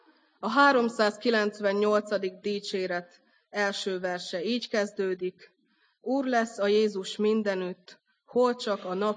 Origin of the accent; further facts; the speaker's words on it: Tunyogmatolcs, Szabolcs-Szatmár-Bereg, Hungary; Egyébként Tunyog-Matolcsról származom, Szabolcs-Szatmár Bereg megyében található ez a település, és szüleim is mindketten lelkipásztorok